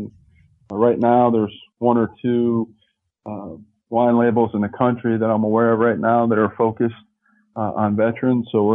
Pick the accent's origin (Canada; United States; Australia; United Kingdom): United States; New York; You know, I'm from New York, born and raised there most of my life.